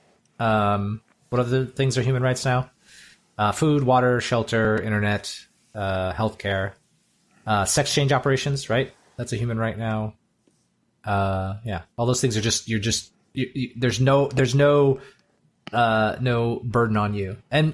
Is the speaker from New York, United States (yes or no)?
no; Michigan, United States; now in Baltimore, United States; one of the hardest things when I moved from the Midwest, from Michigan to Baltimore